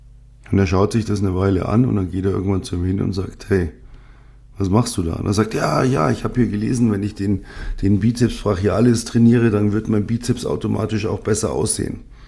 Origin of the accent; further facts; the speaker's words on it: Bavaria, Germany; so ein richtiges Viech, wie man bei uns in Bayern sagt